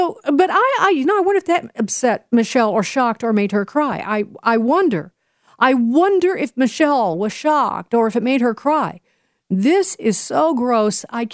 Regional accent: Chicago, Illinois, United States; I never thought I'd ever say this to you, but I have to tell you because I am from Chicago.

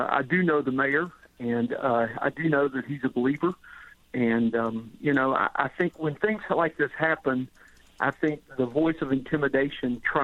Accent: Arkansas, United States; my hometown, where I actually grew up in Arkansas, had a very similar situation.

